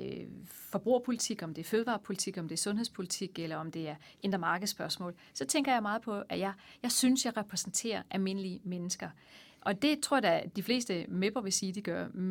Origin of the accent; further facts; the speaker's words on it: Odense, Region of Southern Denmark, Denmark; born there; Jeg blev født i 1967 i Odense af to ufaglærte forældre, og jeg er nummer tre i en søskendeflok på fire. Så jeg har sådan en klassisk arbejderbaggrund